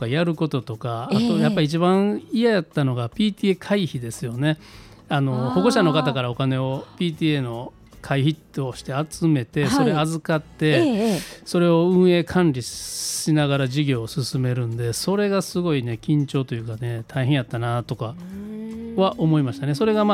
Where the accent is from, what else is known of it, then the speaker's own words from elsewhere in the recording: Kyoto, Japan; 僕の地元でもないんですよ、衣笠学区っていうのは。僕大将軍学区なんで、